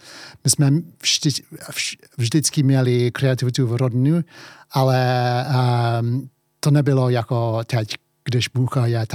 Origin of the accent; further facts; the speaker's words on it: England, United Kingdom; Czech is a second language; now in Czech Republic; asi můžete slyšet, že nenarodil jsem se tady v České republice. Narodil jsem se v Anglii. Moje maminka je Angličanka